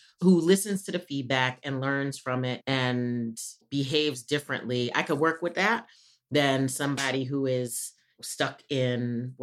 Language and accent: English; Mount Vernon, New York, United States; Did you see Rye Benjamin from Mount Vernon, New York? Did I shout him out again?